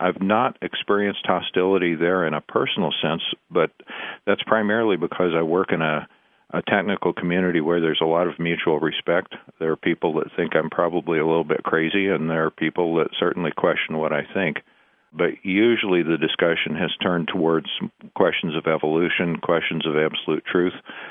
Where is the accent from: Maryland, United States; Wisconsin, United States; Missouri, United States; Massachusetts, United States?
Missouri, United States; I grew up in Missouri, but we've been in California. My wife and I, have been in California since 1980